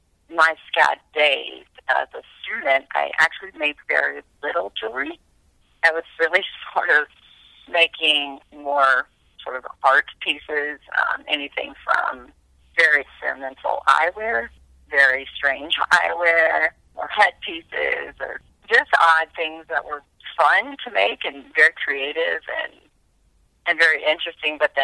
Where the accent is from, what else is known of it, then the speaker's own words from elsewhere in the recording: Asheville, North Carolina, United States; my dad is still an architect in Asheville, but he has been a potter and he's a painter as well. And my mom had a huge loom in our basement growing up